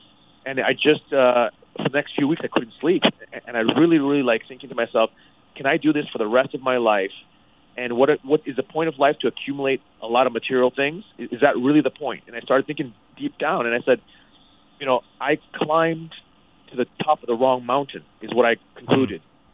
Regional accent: Thailand; ever since I was a kid growing up in Thailand.

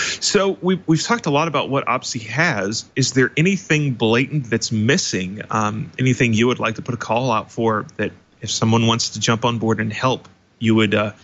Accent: United States; as an American, I don't want to say, oh, well, the whole world has to use English just for me.

